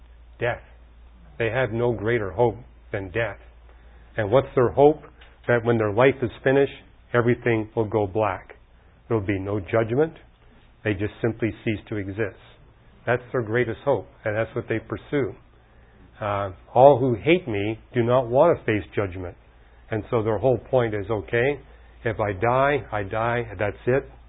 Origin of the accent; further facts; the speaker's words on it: Canada; I was raised in Canada, didn't know Christians